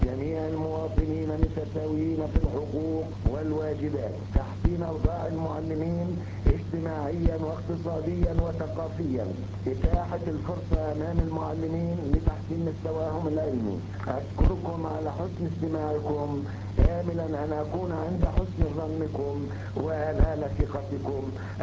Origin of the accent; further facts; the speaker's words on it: Yasur, Palestine; born there; now in Gaza, Palestine; من مواليد ياسور بفلسطين